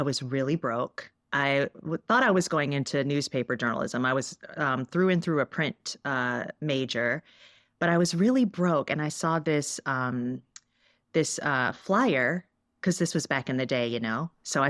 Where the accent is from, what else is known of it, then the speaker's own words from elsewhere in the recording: Detroit, Michigan, United States; Yeah, so I grew up in Detroit, Michigan in the 80s and 90s. And I no longer live in Detroit, but I'm a third generation Detroiter.